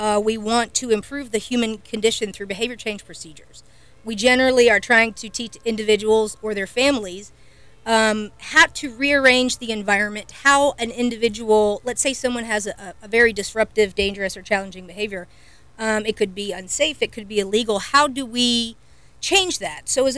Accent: Eau Gallie, Florida, United States; So, yes, I was born in Brevard County back when it was not Holmes Regional. Grew up in Ogalle, went to Our Lady of Lourdes. I'm the first generation born of Cuban immigrants.

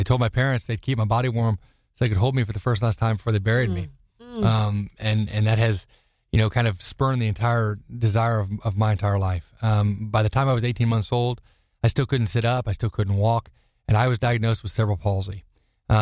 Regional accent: Florida, United States; I'm actually from Florida, born and raised native of the west coast of Florida in Pinellas County area.

